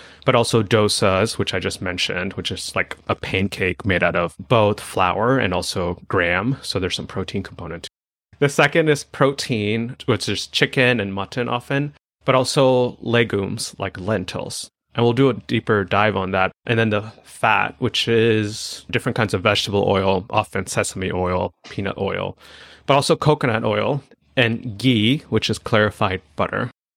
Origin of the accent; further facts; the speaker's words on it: Chennai, Tamil Nadu, India; I grew up in Chennai, Tamil Nadu, and dosa and idlis.